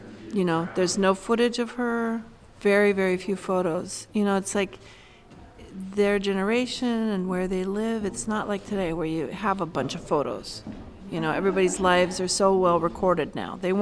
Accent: California, United States; Any discrimination that I experienced while I was working in the Midwest was because I was from California.

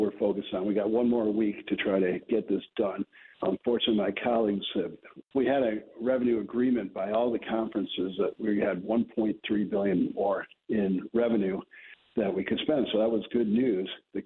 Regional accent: New York, United States; I'm from Central New York. I know rents in the Syracuse area have been skyrocketing.

